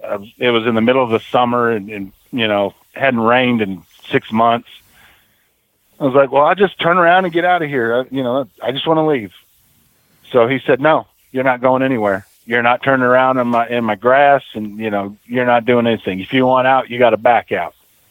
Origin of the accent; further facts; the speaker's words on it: El Paso, Texas, United States; And, you know, I grew up in El Paso, and, you know, it's nothing but desert.